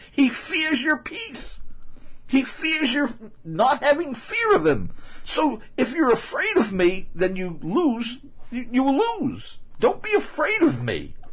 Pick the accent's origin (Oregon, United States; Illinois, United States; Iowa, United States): Illinois, United States; Chicago; Coincidentally, I come from Chicago. I was born there in Chicago.